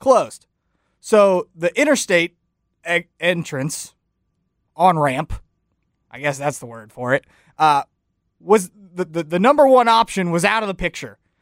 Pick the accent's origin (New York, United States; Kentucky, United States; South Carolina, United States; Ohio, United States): Kentucky, United States; Well, I did not grow up in DeSoto County. I grew up in Kentucky